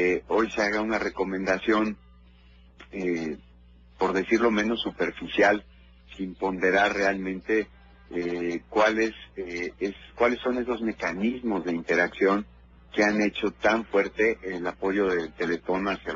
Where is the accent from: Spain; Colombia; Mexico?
Mexico